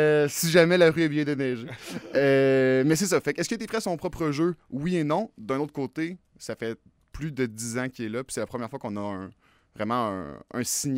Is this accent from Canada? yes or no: yes; Lévis, Quebec, Canada; Puis moi, je viens de Lévis, je viens de Pintendre, puis j'habitais dans un beau quartier où tout le monde sait des unifamiliales